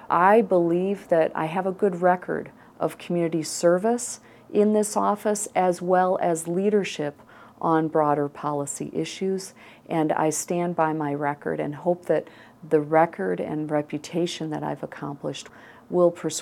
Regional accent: Michigan, United States; moved away as an adult; now in Tucson, United States; I was born and raised in Michigan and went to college there and started my professional career in Michigan

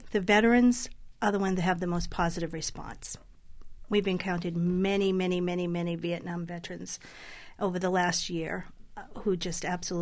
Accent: Boston, Massachusetts, United States; also born or lived in Scottsdale; now in Tucson, United States; Yes, I'm from Boston.

